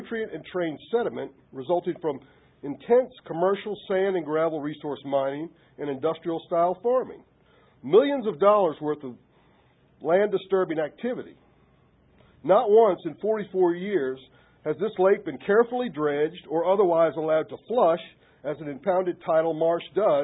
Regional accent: Virginia, United States; I'm from Hanover County, Virginia.

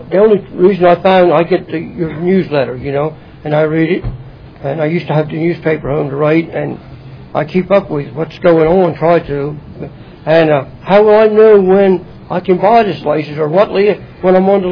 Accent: Tangier, Virginia, United States; I'm from Tangier.

